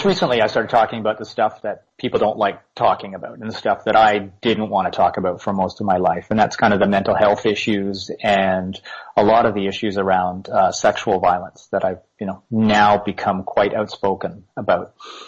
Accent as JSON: {"language": "English", "town": "Toronto", "region": "Ontario", "country": "Canada", "tie": "born or raised there", "said": "I grew up in Toronto, and I'm the youngest of five kids."}